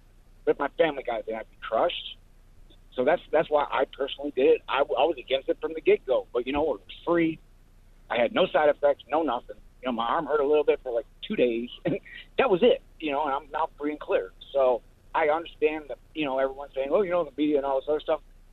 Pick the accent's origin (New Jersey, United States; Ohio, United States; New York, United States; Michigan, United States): Michigan, United States; Ann Arbor; Being from Michigan, growing up in Ann Arbor, I got it all.